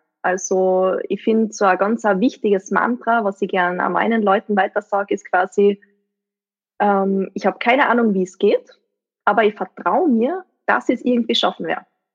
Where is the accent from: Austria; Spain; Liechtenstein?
Austria; ich komme aus Österreich.